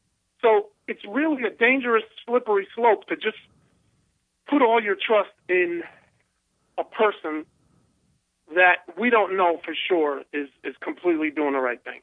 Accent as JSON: {"language": "English", "country": "United States", "said": "We're American. We never even use the word capital."}